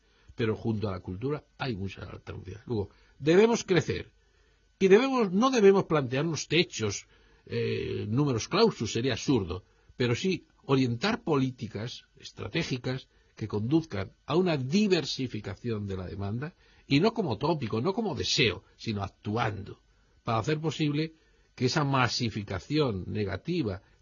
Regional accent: Spain; Somos maravillosos los españoles.

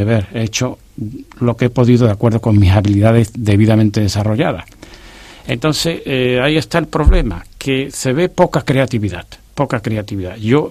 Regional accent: Andalusia, Spain; yo soy andaluz y yo prácticamente ha sido un humor continuo durante mi infancia y durante mi juventud.

